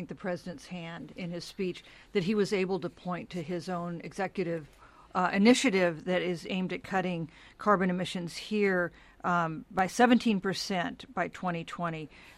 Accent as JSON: {"language": "English", "region": "Kansas", "country": "United States", "tie": "born or raised there", "said": "Kansas is at the center of the national political debate. That's my home state."}